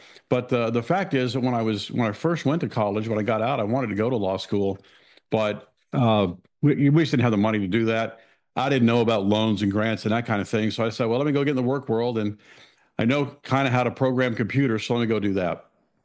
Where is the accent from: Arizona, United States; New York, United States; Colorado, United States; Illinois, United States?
Arizona, United States; Phoenix; born there; But I was born out in Phoenix, Arizona, in the desert, wandered around.